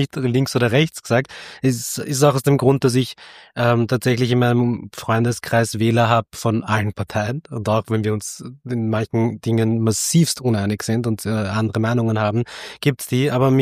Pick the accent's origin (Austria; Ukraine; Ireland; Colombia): Austria; Vienna; Und ich bin in Simmering aufgewachsen, habe ich dir, glaube ich, vorher auch schon kurz erzählt. Ich liebe den Bezirk.